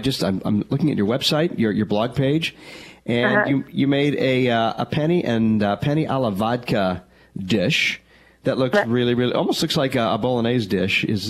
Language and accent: English; Michigan, United States; But I grew up in Michigan, so it's almost the same as Kansas.